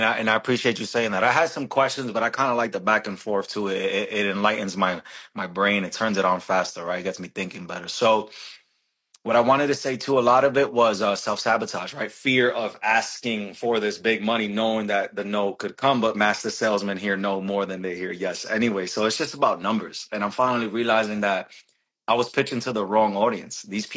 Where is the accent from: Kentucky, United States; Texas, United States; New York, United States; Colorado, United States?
New York, United States; Sorry, but you know, we're from New York. We speak faster.